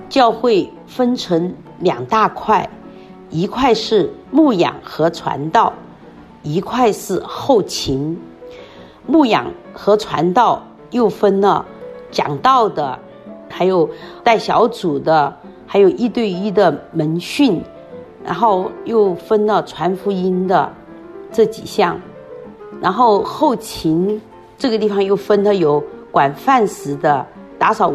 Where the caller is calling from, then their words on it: Sichuan, China; 大家好，我是来自四川的